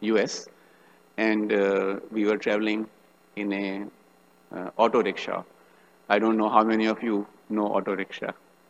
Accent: India; So I am from India, so I was used to traveling by this auto

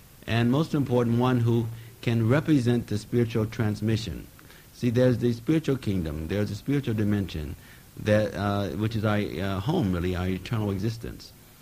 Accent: Midwest, United States; born there; Well, yes, I was born in America, in the Midwest, and my family background was a Christian background.

